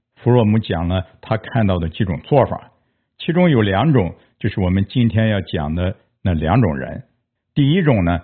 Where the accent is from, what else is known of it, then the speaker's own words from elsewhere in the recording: China; 对于我们中国人来讲，交出自由有个更早的起点，比德国人早得多。